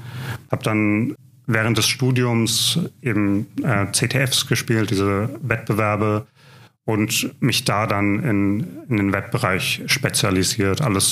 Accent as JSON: {"language": "German", "town": "Erlangen", "region": "Bavaria", "country": "Germany", "said": "Ich komme ursprünglich aus Erlangen"}